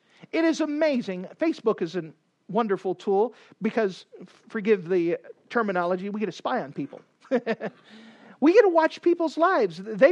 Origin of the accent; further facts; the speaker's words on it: the South, United States; You know, even today, I don't know Green Bay that well, but we came from the South